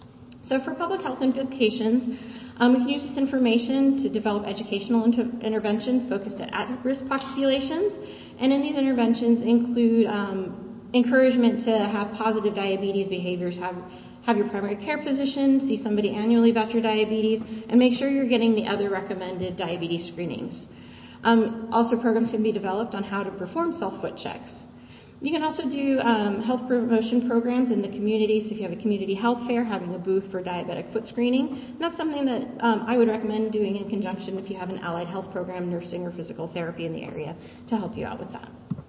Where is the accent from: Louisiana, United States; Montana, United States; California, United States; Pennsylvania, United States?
California, United States; I'm from California originally.